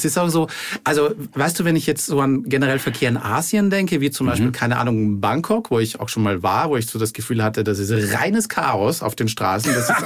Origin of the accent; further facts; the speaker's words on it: Austria; Obwohl ich ja in den Bergen aufgewachsen bin